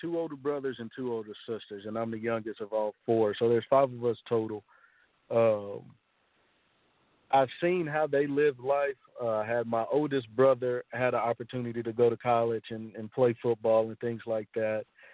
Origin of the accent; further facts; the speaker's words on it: Texas, United States; now in Little Rock, United States; I'm from Texas. And then through life, I ended up graduating high school from Fayetteville.